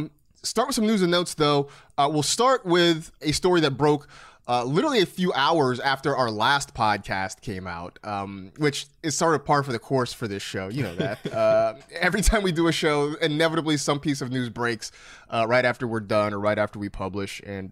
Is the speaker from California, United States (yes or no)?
yes; California, United States; Look, I grew up in the Bay Area where it gets cold, man.